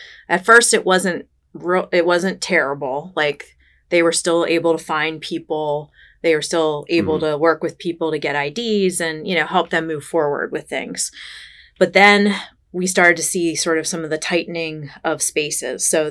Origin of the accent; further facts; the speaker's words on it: Strasburg, Pennsylvania, United States; Yeah, born and raised in Strasburg. Went to Lampeter Strasburg High School.